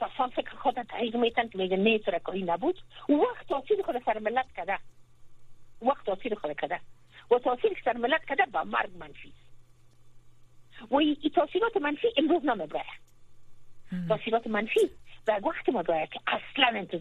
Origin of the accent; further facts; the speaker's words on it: Afghanistan; زیر هر نام، هر قومیت، هر مذهب، هر چیزی که باشه ما افغان هستیم.